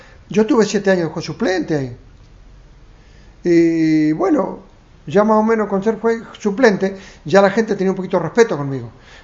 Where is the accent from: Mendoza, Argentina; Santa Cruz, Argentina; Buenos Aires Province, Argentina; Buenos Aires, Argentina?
Santa Cruz, Argentina; Piedrabuena; born there; Yo en Piedra Clavada nací en Piedrabuena, me llevaron y a los 33 años salí recién de ahí.